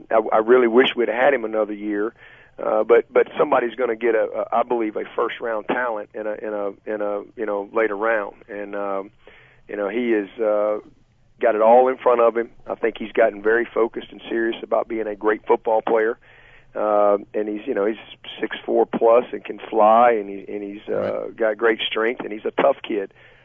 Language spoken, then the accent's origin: English; Alabama, United States; So, I'm from Alabama. I'm not the smartest guy